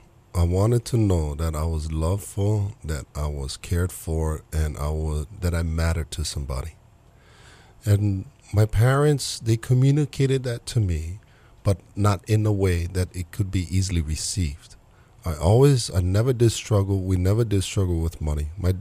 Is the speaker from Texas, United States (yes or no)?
no; Kalihi, Hawaii, United States; also born or lived in Waipahu; I would say Waipahu is my, you know, where my roots are come from. Mm-hmm. I was raised in we started off at KPT, started from Kalihi.